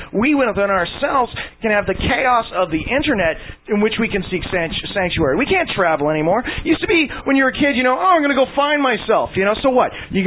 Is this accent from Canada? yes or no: yes; Canada; I don't even live in the U.S. I'm a Canadian.